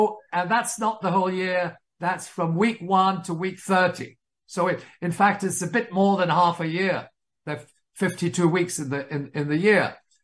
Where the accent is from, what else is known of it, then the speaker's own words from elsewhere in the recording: Wales, United Kingdom; born there; I was born in Wales, incidentally, even though